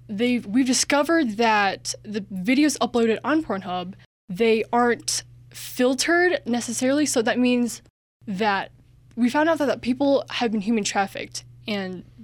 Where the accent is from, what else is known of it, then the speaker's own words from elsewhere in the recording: Rigby, Idaho, United States; So Rigby, again, is a small town, and I wasn't very involved in high school